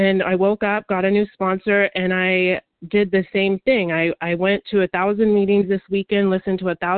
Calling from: California, United States; in California, and I'm a compulsive overeater.

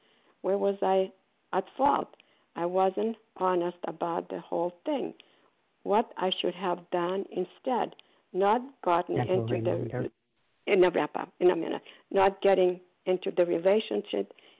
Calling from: Port Charlotte, Florida, United States; grateful, recovered, compulsive overeater, and I'm calling from Florida, Port Charles, Florida.

